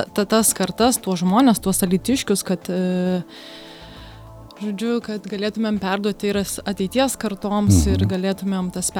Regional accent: Dzūkija, Lithuania; kiek tenka irgi daug keliauti ir pasakai, kad esi iš Dzūkijos. Nu, aš niekuomet neatsakau, klausiu, iš kur tu esi, tai aš sakau, iš Dzūkijos sostinės.

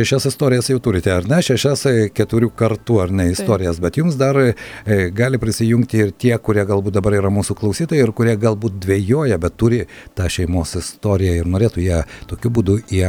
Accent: Siberia, Russia; nors patys mes irgi užaugome Sibire

